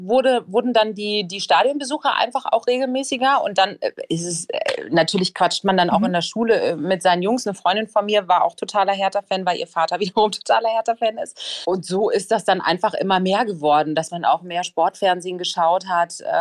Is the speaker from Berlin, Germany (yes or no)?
yes; Berlin, Germany; Ja, naja, also ich bin in Berlin-Schmargendorf groß geworden, alle Berliner wissen, das ist im Berliner Westen und da war die Nähe zum Olympiastadion wirklich nicht weit, das waren 10 Minuten